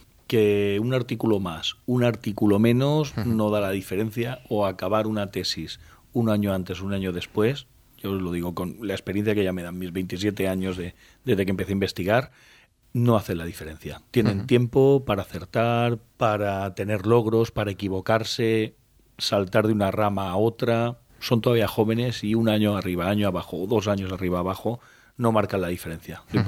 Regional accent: Murcia, Region of Murcia, Spain; te volverías para Murcia, de donde yo soy

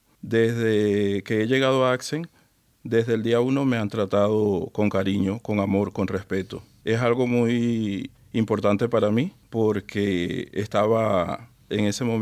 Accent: Venezuela; now in Spain; Vengo de Venezuela y llevo 2 años acá en España.

